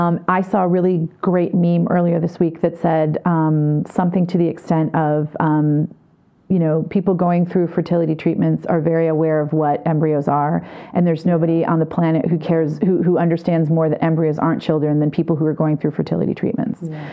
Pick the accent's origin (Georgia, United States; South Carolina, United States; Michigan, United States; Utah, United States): Michigan, United States; In my home state of Michigan, as I explained earlier